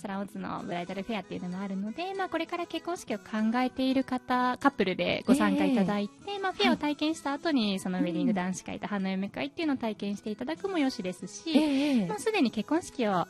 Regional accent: Maizuru, Kyoto, Japan; 私はもう本当に舞鶴で生まれ育って

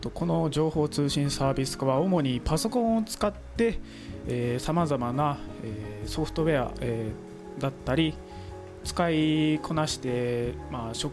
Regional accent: Chiba, Japan; 出身は千葉県から参りました。

